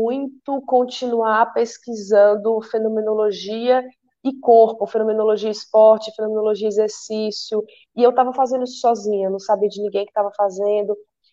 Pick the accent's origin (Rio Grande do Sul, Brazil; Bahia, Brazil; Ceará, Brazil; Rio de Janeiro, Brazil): Ceará, Brazil; Fortaleza; Então nasci em Fortaleza e fiz a minha graduação em psicologia lá, o meu mestrado também em psicologia lá.